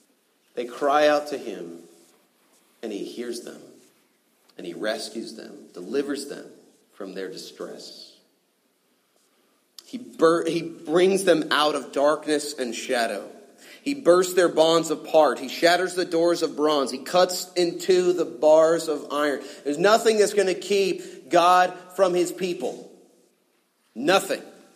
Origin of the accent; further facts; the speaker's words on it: California, United States; I'm from Southern California